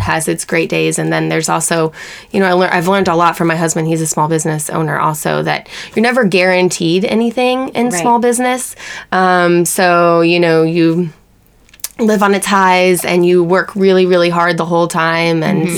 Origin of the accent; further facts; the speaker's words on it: Lanesville, Indiana, United States; I grew up in Lanesville, Indiana, so tiny little town. I mean, yeah. we were right here, right by Louisville